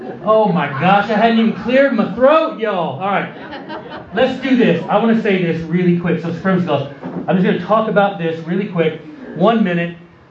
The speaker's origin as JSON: {"language": "English", "region": "the South", "country": "United States", "said": "Yes, I'm from the South. Yes, I know. I'm still bitter."}